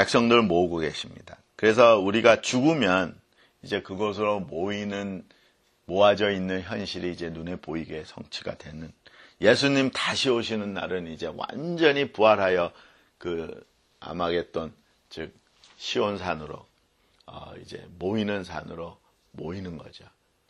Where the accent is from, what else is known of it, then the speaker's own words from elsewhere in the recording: South Korea; 이게 제가 한국에서 그 어릴 때 자라날 때 그 소리 많이 들었어요.